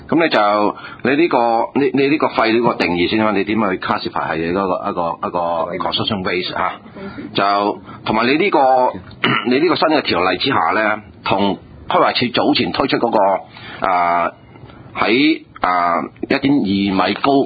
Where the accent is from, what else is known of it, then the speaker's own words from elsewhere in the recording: New Territories, Hong Kong; 我哋新界人咧喺乡村咧。